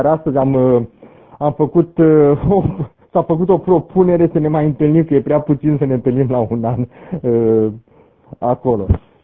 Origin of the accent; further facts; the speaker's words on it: Bucharest, Romania; sunt din București